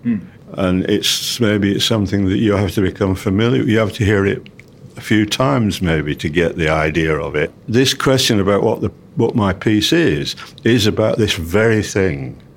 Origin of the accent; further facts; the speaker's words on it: England, United Kingdom; I'm an English composer.